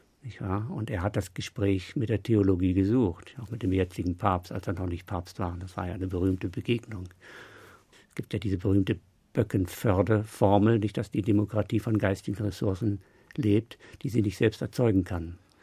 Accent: Northern Germany, Germany; Ich bin Norddeutscher, das heißt, ich liebe die Ebene

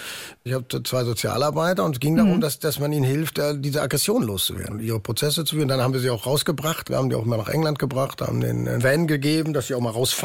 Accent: North Rhine-Westphalia, Germany; Ich bin im Ruhrgebiet groß geworden

